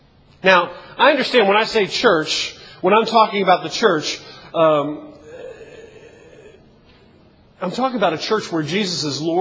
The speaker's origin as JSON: {"language": "English", "town": "Baltimore", "region": "Maryland", "country": "United States", "tie": "born or raised there", "said": "I grew up in the inner city. I grew up in Baltimore. I grew up seeing some of that."}